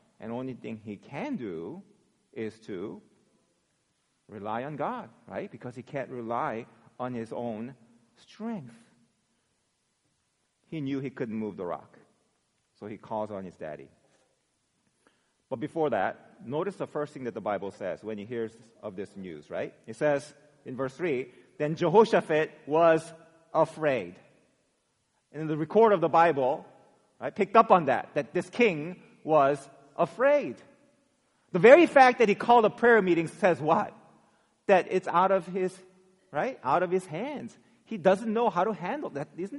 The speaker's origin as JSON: {"language": "English", "country": "South Korea", "tie": "born or raised there", "said": "I grew up in South Korea where we had to constantly worry about being invaded by the North Koreans."}